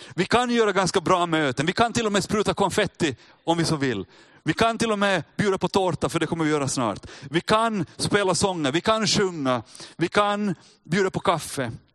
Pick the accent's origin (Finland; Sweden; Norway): Finland; Men vi är finlandssvenskar och vi är kristna och vi är pingstvänner och allt möjligt.